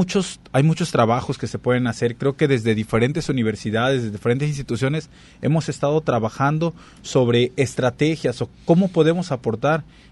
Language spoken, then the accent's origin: Spanish; Acapulco, Guerrero, Mexico; yo, como lo sabes, Bart, soy de Acapulco